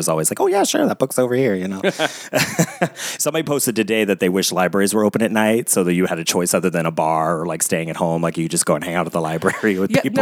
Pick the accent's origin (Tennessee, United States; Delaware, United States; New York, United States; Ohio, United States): Ohio, United States; Cincinnati; I'm from Cincinnati originally.